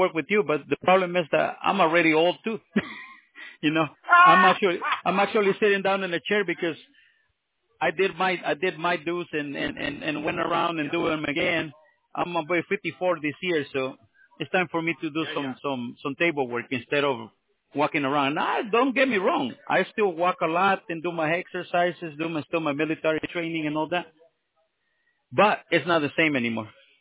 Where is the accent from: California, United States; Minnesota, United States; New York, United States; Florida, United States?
California, United States; Los Angeles; I grew up on downtown. I grew up right there on Alvarado and Olympic, because my family are Hispanic.